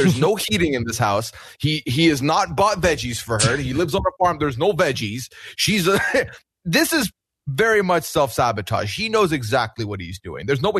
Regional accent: Canada; I came from Canada

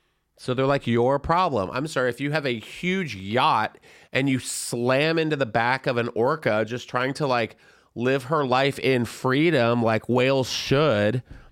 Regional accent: Florida, United States; born there; also born or lived in San Antonio, United States; I was born in Florida and I lived in San Antonio, Texas.

